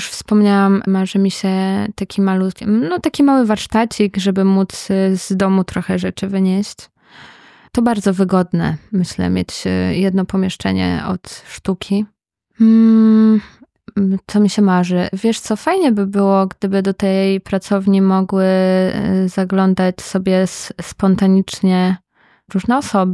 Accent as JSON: {"language": "Polish", "town": "Warsaw", "region": "Masovian Voivodeship", "country": "Poland", "tie": "born or raised there", "said": "bo ja się wychowałam na Starej Ochocie, na Kole. Teraz na Pradze ja się czuję wszędzie bezpiecznie."}